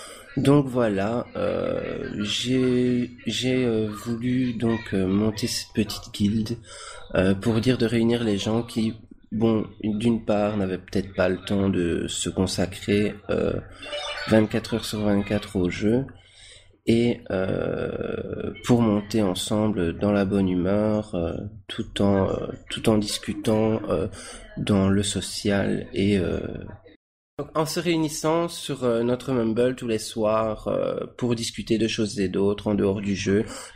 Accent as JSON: {"language": "French", "country": "Belgium", "said": "j'ai 25 ans, je viens tout droit de Belgique."}